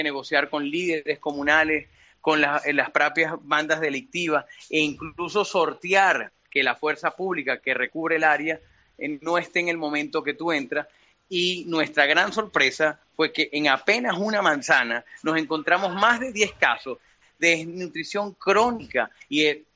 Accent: Venezuela; como venezolano, debo decir

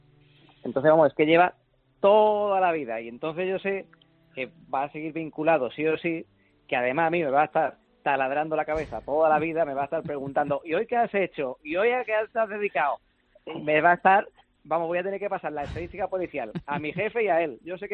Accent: Málaga, Andalusia, Spain; Lo que sí me gustaría es acabar en mi tierra, que es Málaga

